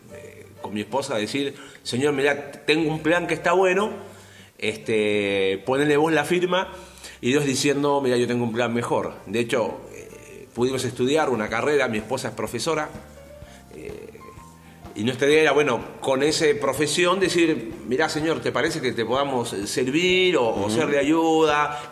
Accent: Coquimbo, Chile; moved away as an adult; also born or lived in Argentina; Nací en Chile, en el norte, al norte de Santiago, 500 kilómetros. Mi ciudad es Coquimbo. Después de estudiar ahí una carrera en la facultad, decidimos ir a prepararnos para servir al Señor ahí en San Miguel del Monte, a 100 kilómetros de Buenos Aires.

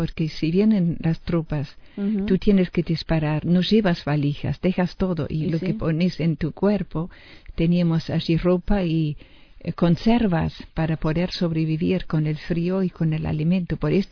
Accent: Pomeranian Voivodeship, Poland; Spanish is a second language; yo nací y me crié en Alemania, en noreste. En aquella época era un estado libre de Danzig. Allí vivíamos tranquilos en el campo

